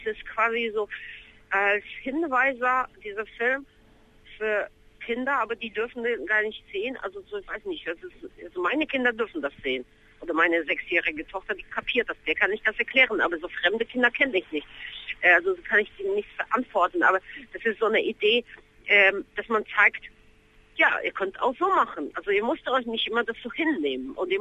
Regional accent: Poland; Aus meiner Heimat Polen

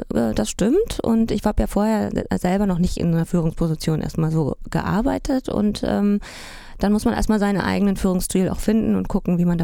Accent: Halle, Saxony-Anhalt, Germany; na, das waren ja meine Wurzeln, ich komme aus Halle-Saale

